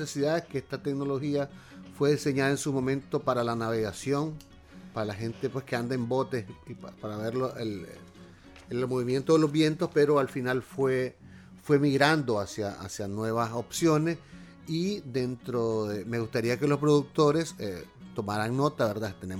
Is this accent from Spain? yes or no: no; Masatepe, Masaya, Nicaragua; Yo soy de Mazatepe, del municipio de Mazatepe.